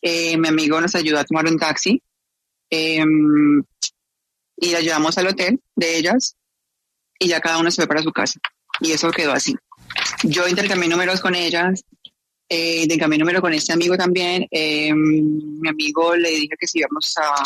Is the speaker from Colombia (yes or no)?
yes; Colombia; yo también soy de Colombia.